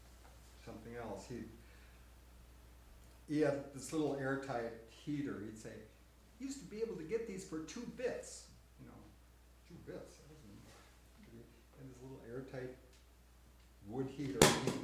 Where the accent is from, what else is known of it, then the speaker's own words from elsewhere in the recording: Minnesota, United States; I'm a Norwegian from Minnesota.